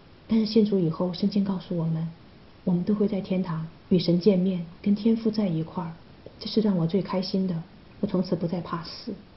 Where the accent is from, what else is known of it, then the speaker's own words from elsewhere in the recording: Sichuan, China; born there; 我出生在四川的一个很偏远的一个长江沿岸的一个小城。